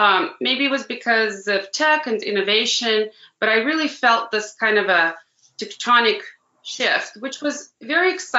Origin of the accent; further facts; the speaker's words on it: Moscow Oblast, Russia; moved away; also born or lived in Santa Monica; I grew up near Moscow in Russia.